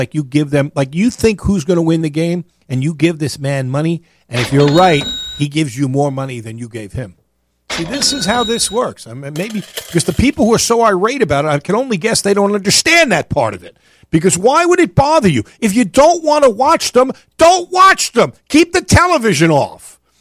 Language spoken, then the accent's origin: English; New York, United States; I know I'm from New York, so I have a somewhat illogical affinity for the NIT.